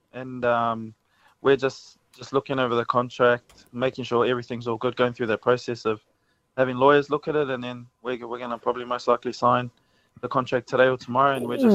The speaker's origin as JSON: {"language": "English", "country": "New Zealand", "tie": "born or raised there", "said": "obviously I grew up in New Zealand."}